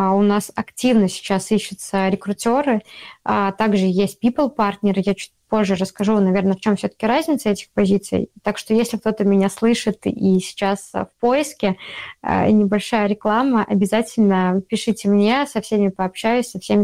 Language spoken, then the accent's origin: Russian; Belarus; я из Беларуси